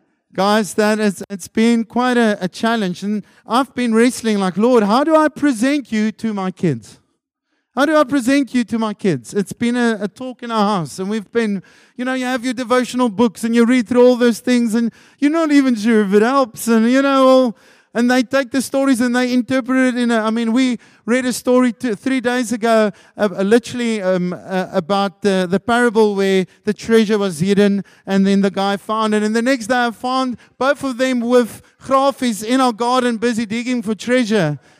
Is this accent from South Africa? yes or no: yes; South Africa; first language Afrikaans; English is a second language; As you can hear, I'm actually Afrikaans.